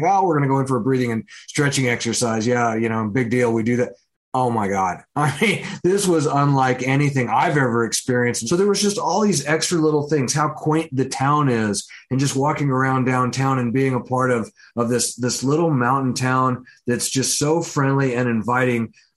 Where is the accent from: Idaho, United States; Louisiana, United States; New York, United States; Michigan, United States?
Idaho, United States; Hailey; I've got to start maybe kind of bringing it to my hometown